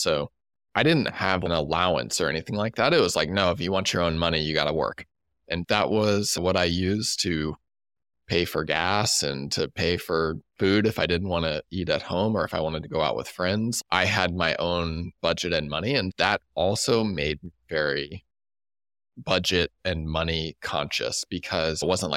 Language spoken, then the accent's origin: English; Kansas City, Missouri, United States; I grew up in Kansas City and very like Midwestern upbringing, I would say.